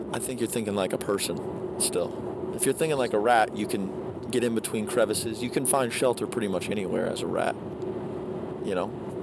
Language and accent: English; New York, United States; we have a mutual agreement as a New Yorker to just, like, just move on.